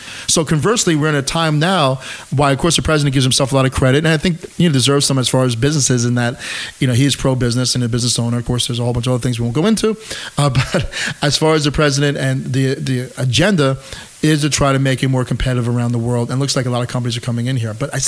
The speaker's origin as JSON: {"language": "English", "region": "New York", "country": "United States", "tie": "born or raised there", "said": "I grew up in Westchester County, actually not too far from Casey. I went to Hendrick Hudson High School."}